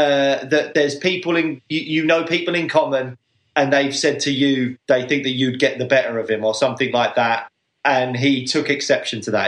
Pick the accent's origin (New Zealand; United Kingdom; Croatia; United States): United Kingdom; us being big British MMA fans